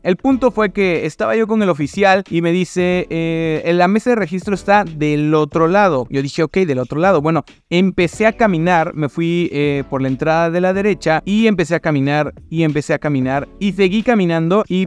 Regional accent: Córdoba, Veracruz, Mexico; yo soy de Córdoba, Veracruz, y la premier fue en la Ciudad de México, que está a 5 horas de donde estoy ahora mismo

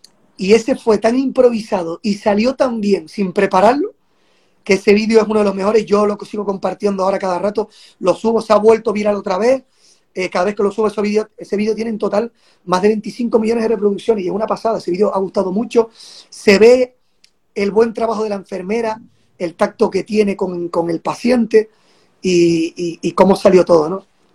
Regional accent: Canary Islands, Spain; se promocionó mucho las Islas Canarias, la gente de mi tierra

